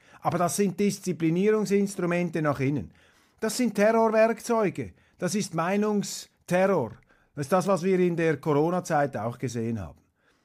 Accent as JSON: {"language": "German", "country": "Switzerland", "said": "Ist für mich alarmierend als Schweizer, wie hier die Einseitigkeit um sich greift."}